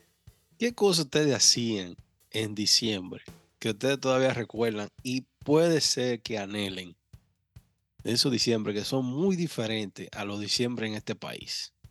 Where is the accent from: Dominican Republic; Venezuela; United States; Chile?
Dominican Republic; pero yo soy dominicano, somos dominicanos